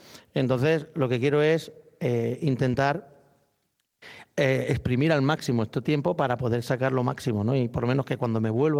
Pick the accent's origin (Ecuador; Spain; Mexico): Spain; Region of Murcia; Eso supone perder el contacto con mis amigos, el contacto con mi pueblo, el contacto con Murcia.